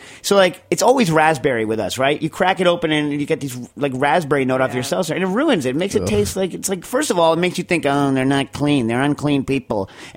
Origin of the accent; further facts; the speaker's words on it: New York, United States; Oh, I mean, I'm a New Yorker, so vintage.